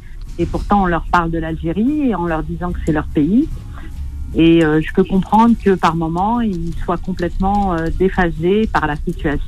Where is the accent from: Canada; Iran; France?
France; Nanterre, Île-de-France; je suis issue d'une double culture. Moi, je suis née à Nanterre. J'ai toujours vécu à Nanterre. J'ai 54 ans.